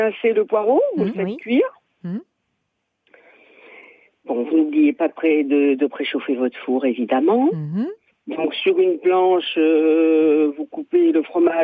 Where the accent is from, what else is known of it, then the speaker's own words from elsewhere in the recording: Tunisia; now in France; Oh, je suis tunisienne et j'en ai manqué beaucoup du fromage.